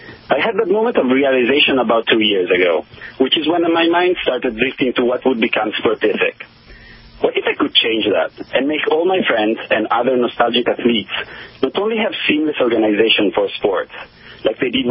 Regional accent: Italy; accent: Italian; English is a second language; moved away as an adult; Yes, as you can hear from the accent, I'm from Italy, sono italiano.

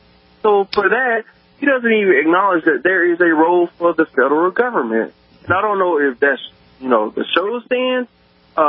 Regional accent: Alabama, United States; Like, I'm from Alabama.

